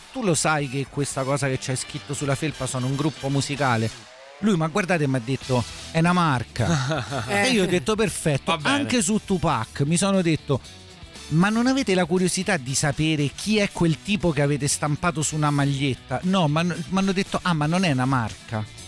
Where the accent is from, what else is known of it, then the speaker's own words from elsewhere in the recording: Rome, Lazio, Italy; Lo dico da romano